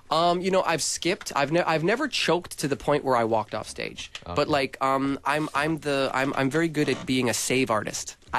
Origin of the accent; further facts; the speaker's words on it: Saskatoon, Saskatchewan, Canada; Even in Canada, I came from Saskatoon. Like, we had one black person in the entire school.